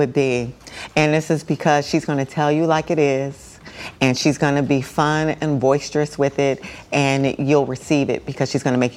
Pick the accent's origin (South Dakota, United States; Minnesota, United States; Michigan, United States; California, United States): California, United States; San Francisco; I am from San Francisco.